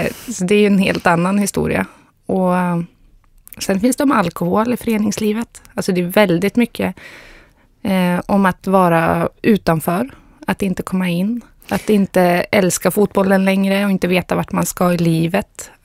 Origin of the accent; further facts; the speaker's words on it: Östersund, Jämtland County, Sweden; det är för att jag kommer från Östersund